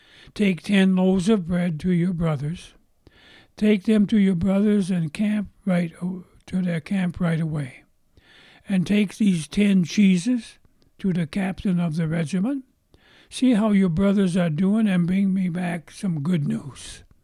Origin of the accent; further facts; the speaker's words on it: Seville, Ohio, United States; born there; You know, I was born in Seville, Ohio. My dad lived in Seville, Ohio the last part of his life.